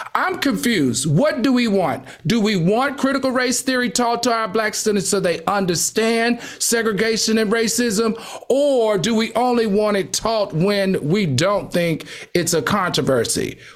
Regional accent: the South, United States; I grew up in the South.

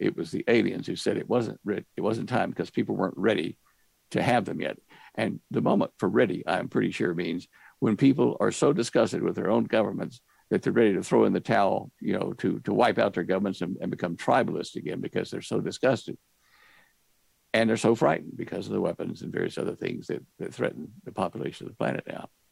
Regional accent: United States; And I just speak as an American, but I'm sure other countries, people feel that way

